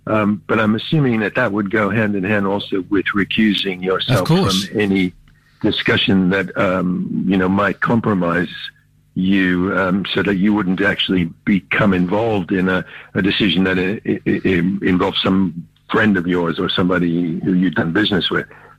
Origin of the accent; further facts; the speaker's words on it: United States; I was raised in America.